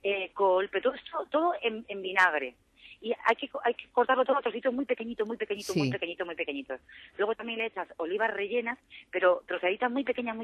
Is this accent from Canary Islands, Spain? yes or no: no; Elche, Valencian Community, Spain; Sí, Elche. Sí, Elche.